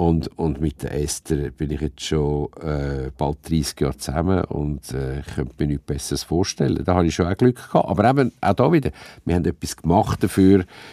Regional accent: Switzerland; Es ist ein Tabu bei uns in der Schweiz.

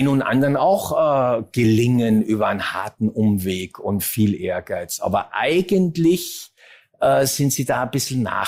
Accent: Hinterthal, Salzburg, Austria; hat in Hintertal bei Maria Alm, wo ich herkomme, eine Zweitwohnung.

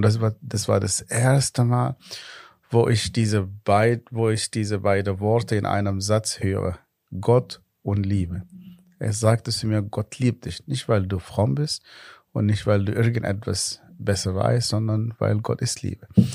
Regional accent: Northern, Sudan; German is a second language; now in Germany; ich bin in einer islamischen Familie geboren im Nordsudan.

